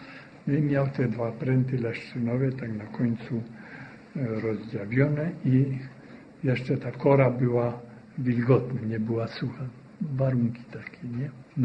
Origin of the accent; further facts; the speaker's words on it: Cieszyn, Silesian Voivodeship, Poland; U nas w Cieszynie też takie kursy urządzali.